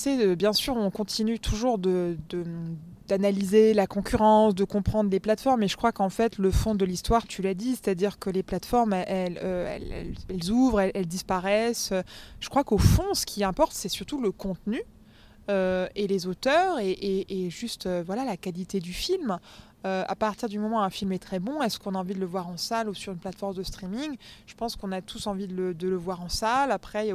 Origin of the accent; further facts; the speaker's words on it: France; Alors déjà, je suis française, malgré mon prénom très américain.